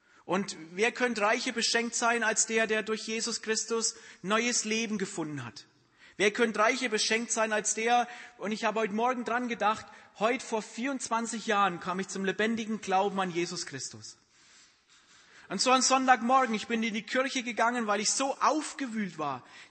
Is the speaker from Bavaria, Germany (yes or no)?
yes; Bavaria, Germany; Aber ich bin Franke. Von daher ist es schwierig.